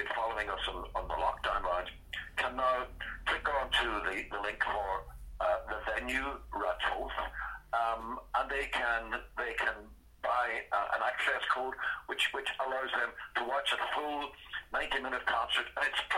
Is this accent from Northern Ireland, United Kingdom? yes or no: yes; Derry, Northern Ireland, United Kingdom; moved away as an adult; growing up in Derry as a teenager, and up in the little attic bedroom that I shared with my two brothers